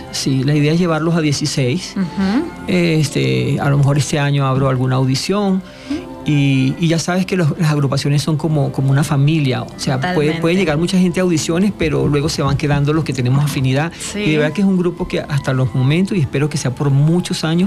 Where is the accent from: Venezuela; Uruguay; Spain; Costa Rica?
Venezuela; now in Mexico; yo, como puedes escuchar, yo no soy mexicano. Uh-huh. Soy venezolano.